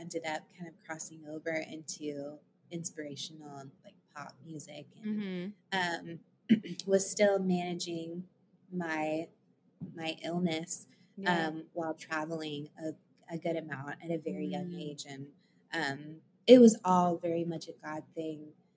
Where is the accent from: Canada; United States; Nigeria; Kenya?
United States; Tampa, Florida; The very short version is that I am a Florida native. I'm from Tampa. And I grew up there. I was born there.